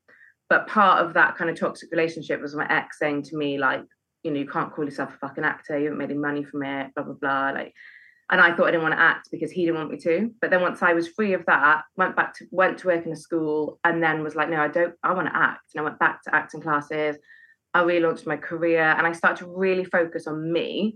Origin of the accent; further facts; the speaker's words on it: Wales, United Kingdom; also born or lived in London; I'm from Pembrokeshire in West Wales, where I now live, but I was living in London at the time.